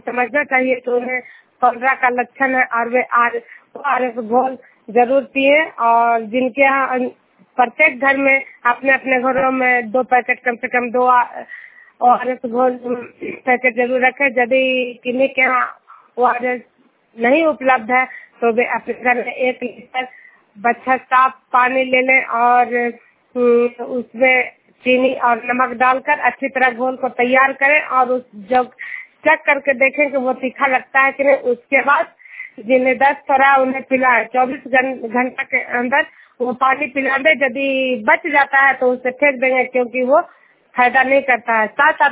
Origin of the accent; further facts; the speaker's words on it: Juniyar, Bihar, India; मैं नालंदा जिला के हिंसा प्रखंड जुनियार गांव की निवासी हूँ